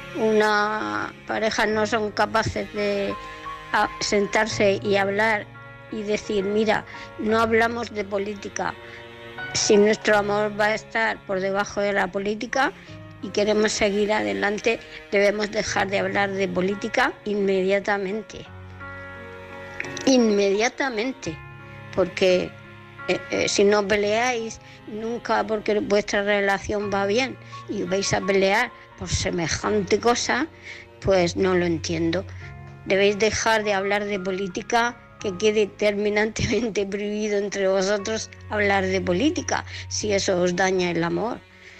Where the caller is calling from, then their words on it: Murcia, Region of Murcia, Spain; de Murcia.